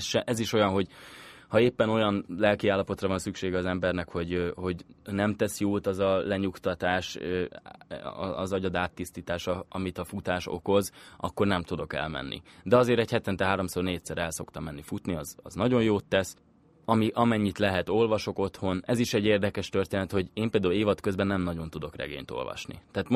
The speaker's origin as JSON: {"language": "Hungarian", "region": "Budapest", "country": "Hungary", "tie": "born or raised there", "said": "Én budapesti vagyok, de a fél életemet vidéken töltöttem, mert volt egy Pestől 50 kilométerre levő kis parasztházunk"}